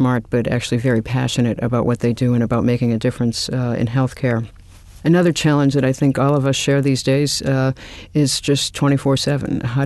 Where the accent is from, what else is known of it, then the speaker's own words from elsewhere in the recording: Massachusetts, United States; So I grew up just outside of Boston